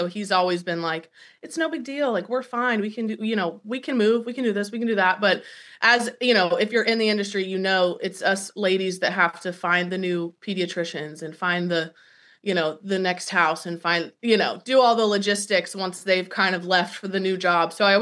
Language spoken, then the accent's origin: English; North Carolina, United States; I would have never in a million years even wanted to visit, because I knew nothing about it growing up in North Carolina.